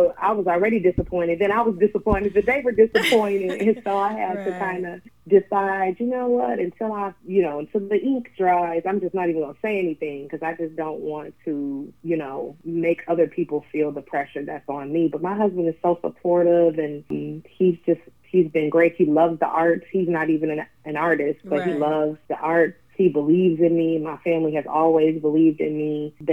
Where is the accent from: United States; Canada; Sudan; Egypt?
United States; Detroit, Michigan; And I'm from Detroit, so it was just music all around me with Motown and … and, you know, just all of it.